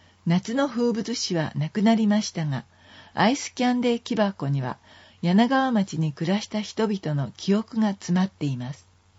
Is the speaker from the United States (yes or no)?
yes; United States; 米国育ちの僕はなんと味を混ぜるのが好きです